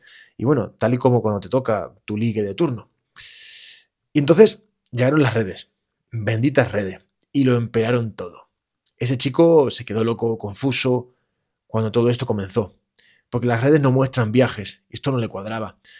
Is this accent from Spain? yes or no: yes; Andalusia, Spain; accent: Andalusian; voy a tratar de no hablar muy rápido para que se me entienda, que mi acento andaluz a veces pues me lleva con prisas.